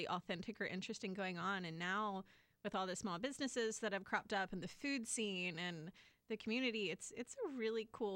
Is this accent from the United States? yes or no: yes; Jacksonville, Florida, United States; moved away; also born or lived in South Carolina; I am originally from South Carolina, but grew up in Jacksonville.